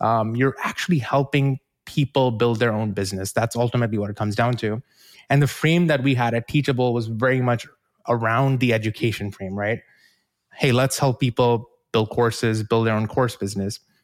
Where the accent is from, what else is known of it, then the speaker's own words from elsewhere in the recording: New Zealand; moved away as an adult; now in United States; I moved to the US from New Zealand to become an entrepreneur.